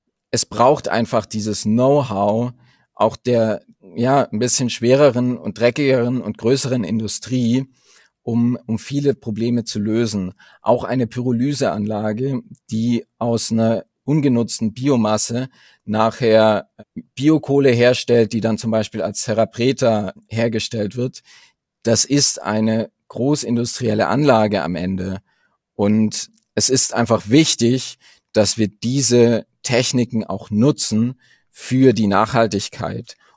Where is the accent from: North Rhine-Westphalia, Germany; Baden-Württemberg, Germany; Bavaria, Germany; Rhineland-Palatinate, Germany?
Bavaria, Germany; Also ich komme tatsächlich aus der Region um München. Und ich studiere derzeit Chemie an der TUM in Garching.